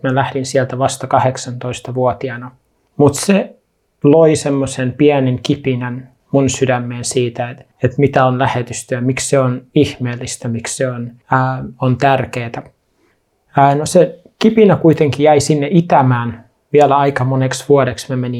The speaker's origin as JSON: {"language": "Finnish", "country": "Kenya", "tie": "born or raised there", "lives_now": "Finland", "said": "mä oon syntynyt Suomessa, se on 86, mutta aika pian jo niin kun mun lapsuudessa tuli esille se, että vanhemmat oli itse kiinnostunut lähtemään lähetystyöhön. Ja oli valmistautumassa lähetystyöhön ja lopulta aika monien vaiheiden jälkeen päädyttiin Keniaan. No siellä mä sain kasvaa"}